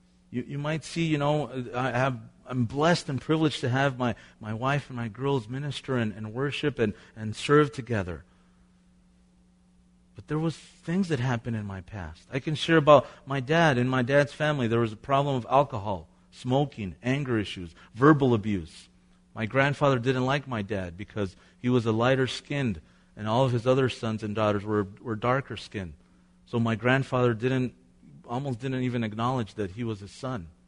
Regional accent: Mexico; You know, we're from Mexico. All our family is back home in Mexico.

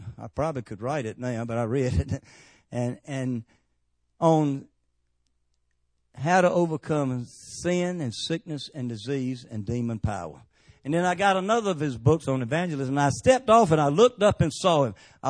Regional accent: Henderson, United States; I say mosquito and suicide. Amen. Hallelujah. That's just because I'm from Henderson.

